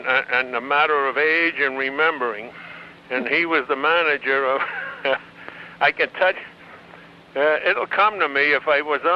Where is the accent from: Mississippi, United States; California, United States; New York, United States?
New York, United States; New York City; because both Lou and I come from New York City, so we would run into each other every once in a while.